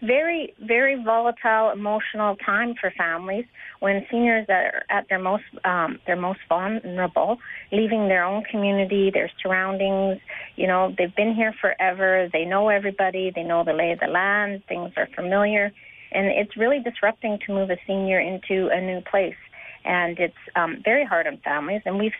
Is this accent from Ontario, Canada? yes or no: no; Fort Nelson, British Columbia, Canada; Well, there's nothing I can't say enough about the community of Fort Nelson, my hometown, and the residents in Fort Nelson.